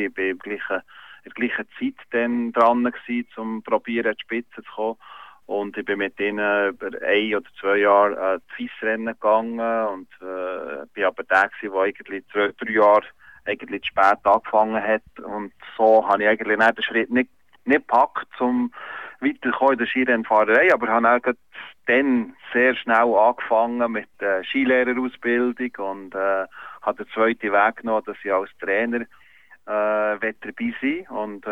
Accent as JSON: {"language": "German", "town": "Blumenstein", "region": "Bern", "country": "Switzerland", "tie": "born or raised there", "said": "in der Region, wo ich aufgewachsen bin, Blumenstein"}